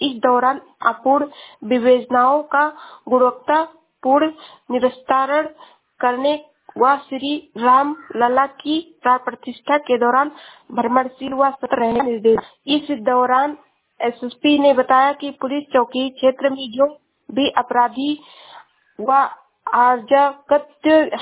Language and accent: Hindi; Shravasti, Uttar Pradesh, India; मैं जिला श्रावस्ती से हूँ।